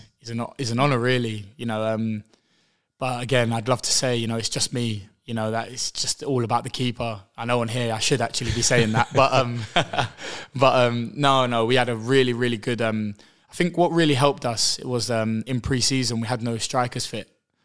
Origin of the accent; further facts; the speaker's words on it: Camden, London, United Kingdom; No, I'm from Camden, but I moved here years ago, actually, now. So, yeah, I really enjoy being here. It's lovely. I'm an adopted East Londoner.